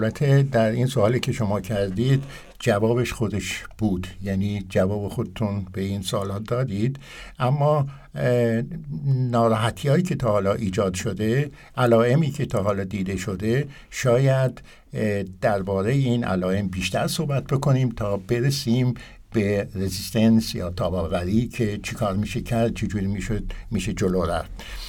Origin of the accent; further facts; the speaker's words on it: Iran; now in Austria; ماها که در اتریش هستیم یا در خارج از ایران هستیم